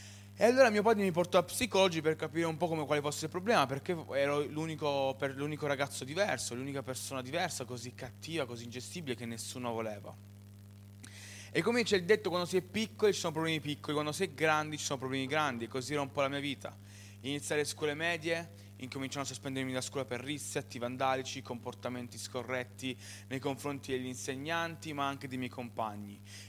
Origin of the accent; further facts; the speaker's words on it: Turin, Piedmont, Italy; Io sono di Torino.